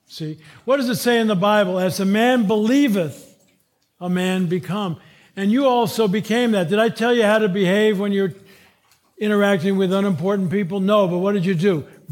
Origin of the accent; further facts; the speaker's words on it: California, United States; Now, why did I do that, except I'm from California?